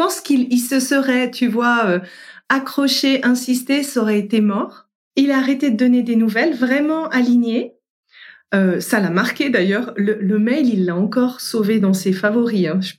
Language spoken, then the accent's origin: French; France; now in Switzerland; ça faisait déjà un moment que j'étais en Suisse, je suis française à la base